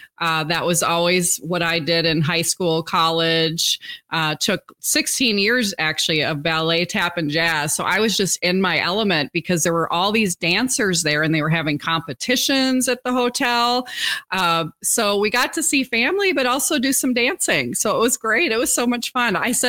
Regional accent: Wisconsin, United States; I'm actually from Wisconsin, so I'm glad to hear you were out there.

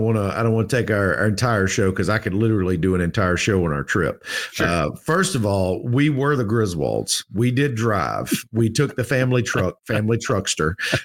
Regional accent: Georgia, United States; Like I'm from Georgia. We are not equipped to handle such things.

